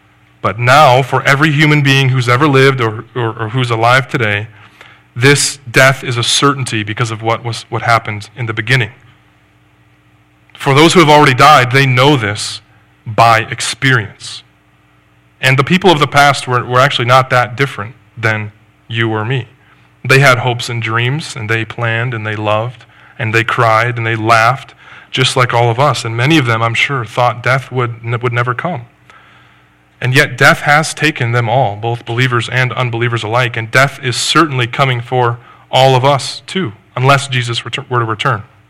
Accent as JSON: {"language": "English", "town": "Rochester", "region": "Michigan", "country": "United States", "tie": "born or raised there", "said": "Now, I grew up in Rochester, Michigan. Then we moved to Oxford when I was a junior in high school."}